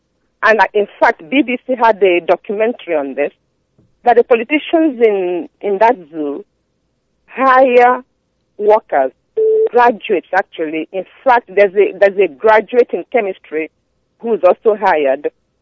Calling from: New York, United States; calling from upstate New York. And I come from Ugualand, not far from Abba, actually.

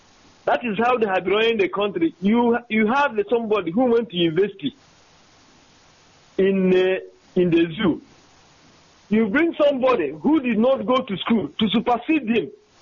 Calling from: London, United Kingdom; Where are you calling from? I'm calling from London here.

